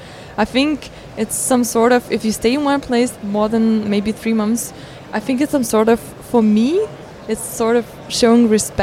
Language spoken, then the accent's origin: English; Lithuania; first language Lithuanian; English is a second language; Okay, so it's Lithuanian is my mother tongue. It's English. I'm quite good with Russian.